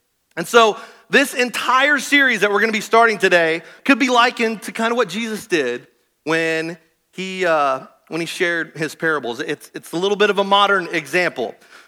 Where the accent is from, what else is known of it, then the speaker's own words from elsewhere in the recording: Kansas, United States; So I you guys know I grew up in Kansas, so I never got on a plane